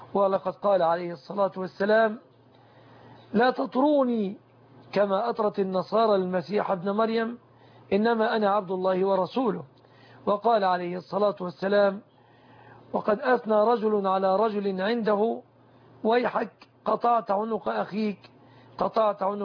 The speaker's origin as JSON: {"language": "Arabic", "country": "Egypt", "said": "بلادنا مصر"}